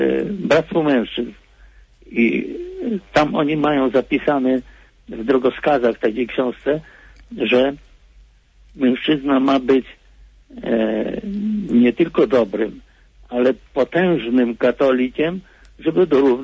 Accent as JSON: {"language": "Polish", "region": "Silesian Voivodeship", "country": "Poland", "said": "to byłem jedynym Ślązakiem"}